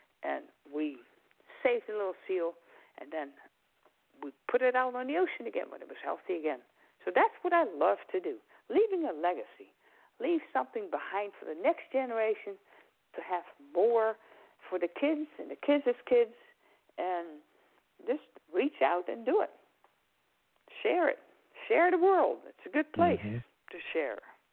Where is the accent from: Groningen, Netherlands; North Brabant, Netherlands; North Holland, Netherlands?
Groningen, Netherlands; Pieterburen; So a friend of ours started that about 50 years ago, right in my hometown here, Pieterburen in the Netherlands.